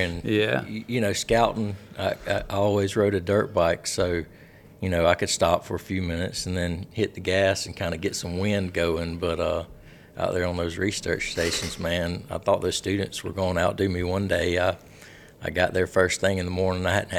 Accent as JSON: {"language": "English", "region": "Alabama", "country": "United States", "said": "So originally I'm from the Wiregrass area, but I used to scout cotton over in southwest Georgia."}